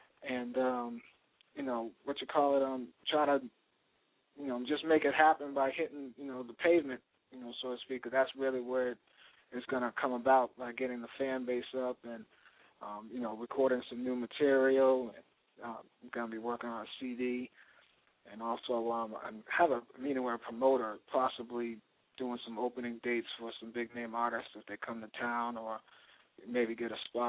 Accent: Boston, Massachusetts, United States; also born or lived in Newark, Ohio; now in Houston, United States; Well, I was born in Newark, Ohio, 1968. Raised in Boston, Massachusetts, and then moved down here to Houston, Texas with my wife and my children.

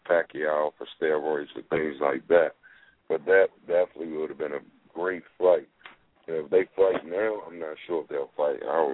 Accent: Washington, District of Columbia, United States; Yeah, I mean, I grew up in Washington, D.C. You know, my mom had food stamps.

